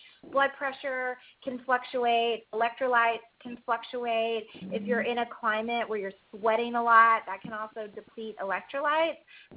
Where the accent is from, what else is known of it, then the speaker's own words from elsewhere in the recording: Texas, United States; I'm from Texas and my parents put salt on watermelon